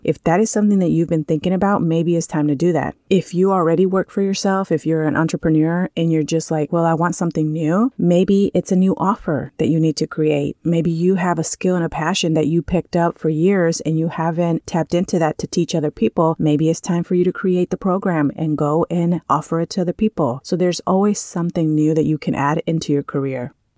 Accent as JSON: {"language": "English", "region": "California", "country": "United States", "tie": "born or raised there", "also_born_or_lived": "Bay Area", "said": "I grew up in California almost all my life. From the time I was 7 years old, I grew up in California and I stayed in the Bay Area."}